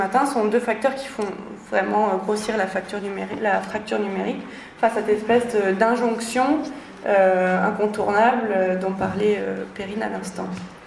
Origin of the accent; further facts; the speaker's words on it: France; parce que je suis française donc je vote pour la France